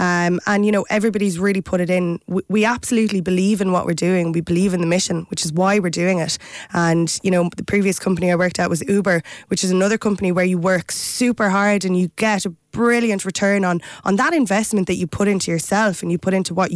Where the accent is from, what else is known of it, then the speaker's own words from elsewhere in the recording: Limerick, Munster, Ireland; I'm from Limerick, so I'd love to get us down to the Treaty City myself.